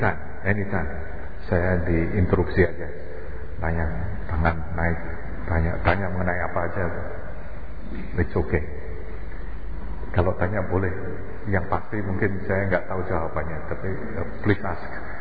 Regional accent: Semarang, Central Java, Indonesia; saya dibesarkan di Semarang.

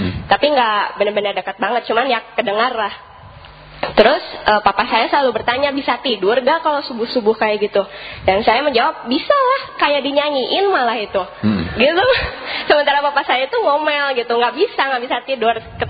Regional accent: Bandung, West Java, Indonesia; now in Jakarta, Indonesia; pengalaman saya dari Bandung pindah ke Jakarta untuk bekerja.

